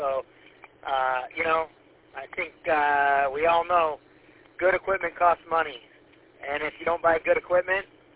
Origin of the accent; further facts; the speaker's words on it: Mount Clemens, Michigan, United States; Where did you live in Mount Clemens? I grew up in Mount Clemens also.